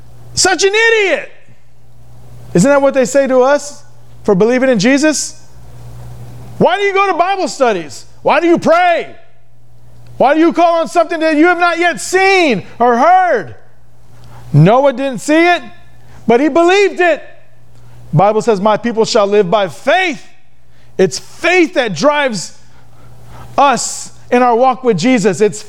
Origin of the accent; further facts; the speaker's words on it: United States; I think about America, a nation I love. I thank God that I am an American.